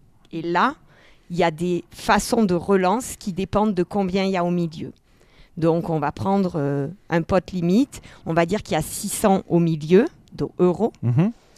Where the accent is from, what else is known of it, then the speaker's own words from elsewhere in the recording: Nîmes, Occitanie, France; born there; Je suis née à Nîmes, en fait. Je suis née dans le sud, dans une ville moyenne, on va dire.